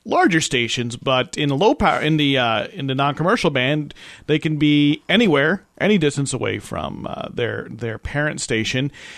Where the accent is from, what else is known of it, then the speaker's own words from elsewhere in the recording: New Jersey, United States; I mean, I'm from New Jersey, so I know from whence I speak. I did radio New Jersey